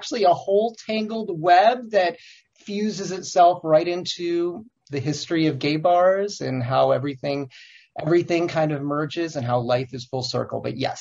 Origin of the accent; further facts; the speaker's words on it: Olean, New York, United States; So I grew up in Olean, New York, and I'm just old enough to have been a part of the era when being gay was